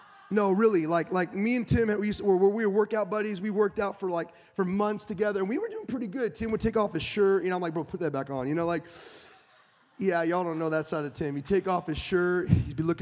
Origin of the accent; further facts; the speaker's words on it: California, United States; I mean, I'm from NorCal. I know how that all works.